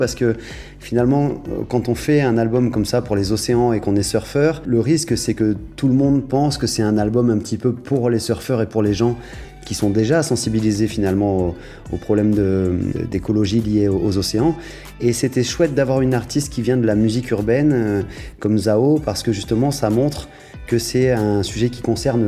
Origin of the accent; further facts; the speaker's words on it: Guadeloupe, France; j'ai grandi dans les vagues, vous le savez, j'ai grandi en Guadeloupe avec le surf, j'ai beaucoup voyagé